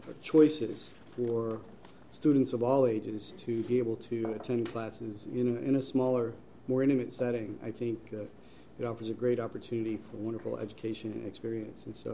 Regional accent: Missouri, United States; As I noted the other day, I'm also from Missouri, and in growing up, Westminster's reputation was stellar

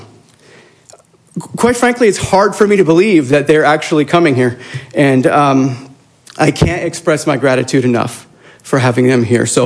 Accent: Mesa, Arizona, United States; I'm proud to say that I come from Mesa

